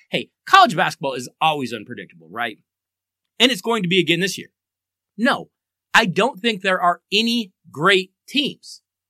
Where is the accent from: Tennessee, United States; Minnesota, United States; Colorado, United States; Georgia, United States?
Colorado, United States; Deion Sanders came to Colorado and made college football in my home state at least somewhat interesting.